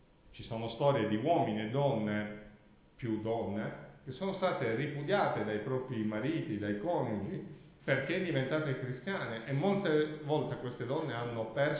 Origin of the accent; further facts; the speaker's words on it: Catania, Sicily, Italy; perché sono catanese